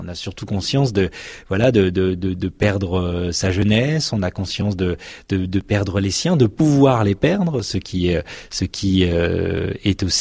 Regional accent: Grand Est, France; Je suis Lorrain, donc je viens de l'autre bout.

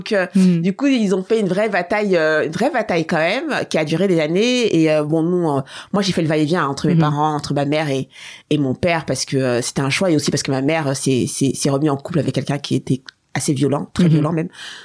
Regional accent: France; moi j'ai grandi en France et tout, mais une fois que je passais le pas de la maison, j'étais en Côte d'Ivoire.

